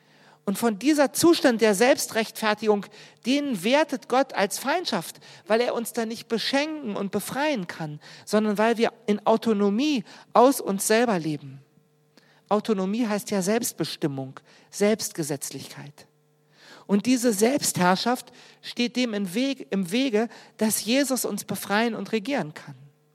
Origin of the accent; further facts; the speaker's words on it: Berlin, Germany; noch extremer als meine Heimat Berlin, wo wirklich alles da war